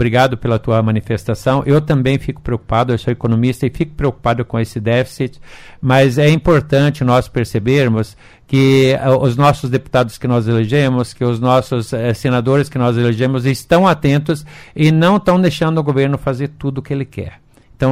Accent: Brazil; isso é positivo para todos nós, que somos consumidores, que somos brasileiros

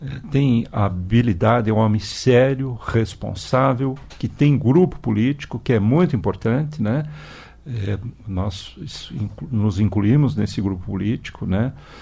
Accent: Cascavel, Paraná, Brazil; quando você falava lá em Curitiba, sou de Cascavel, o pessoal associava com a serpente e tal.

